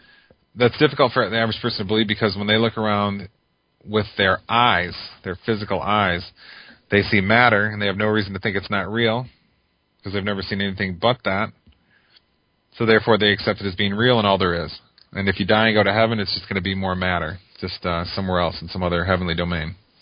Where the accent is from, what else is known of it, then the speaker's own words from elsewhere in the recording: United States; from our perspective growing up in American culture, everything we're told that is good, Buddhism says is bad, basically.